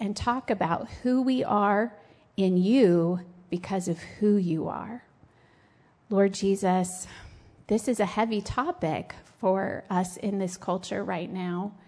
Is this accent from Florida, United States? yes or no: yes; Florida, United States; I'm from Florida.